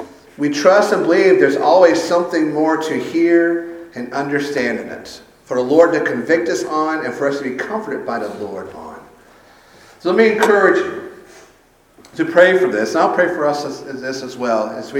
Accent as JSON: {"language": "English", "town": "Sumter", "region": "South Carolina", "country": "United States", "tie": "born or raised there", "said": "President George H. Bush came to my hometown of Sumter, South Carolina"}